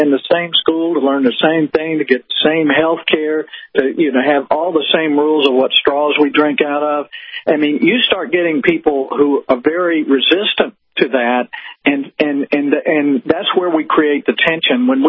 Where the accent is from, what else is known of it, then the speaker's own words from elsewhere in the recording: South Carolina, United States; I mean, she's from upstate New York, and I'm from South Carolina.